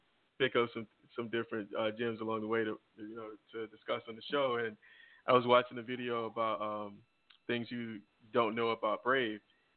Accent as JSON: {"language": "English", "town": "Haines City", "region": "Florida", "country": "United States", "tie": "born or raised there", "said": "She's from my hometown. Oh, nice. Yeah, and it's a very small town, so she's a big deal to everybody back at home. Yeah, very big deal, Polk County, Haines City."}